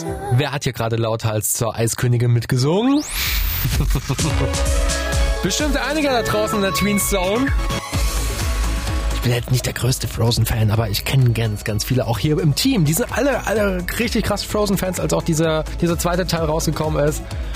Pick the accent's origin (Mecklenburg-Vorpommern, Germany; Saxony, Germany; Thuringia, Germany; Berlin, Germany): Thuringia, Germany; Unser heutiger Tipp bringt uns nach Thüringen in mein Heimatbundesland.